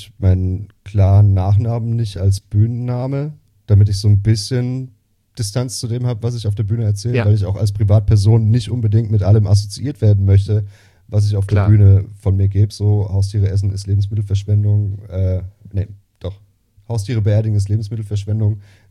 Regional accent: Baden-Württemberg, Germany; Weil ich halt aus dem tiefsten Baden komme

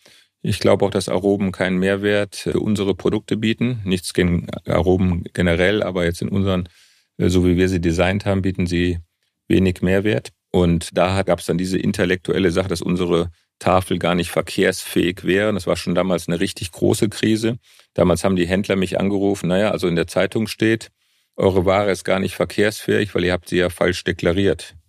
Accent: North Rhine-Westphalia, Germany; Ich komme ja auch aus dem Ruhrgebiet.

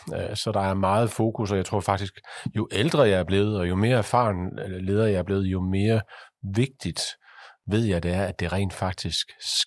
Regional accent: Aabenraa, Region of Southern Denmark, Denmark; jeg er jo født og opvokset i det sydlige Jylland, i Sønderjylland uden for Aabenraa. Faktisk lidt ude på landet, i sådan et lille villakvarter.

